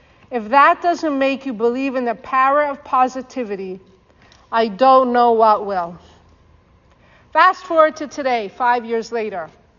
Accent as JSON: {"language": "English", "town": "Toronto", "region": "Ontario", "country": "Canada", "said": "I am almost 16 years old. I'm from Toronto."}